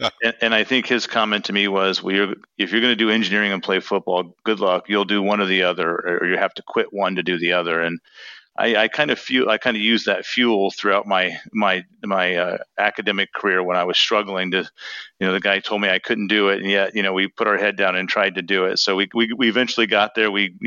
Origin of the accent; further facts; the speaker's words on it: Warsaw, Indiana, United States; I grew up in the Warsaw community, but I grew up on a farm.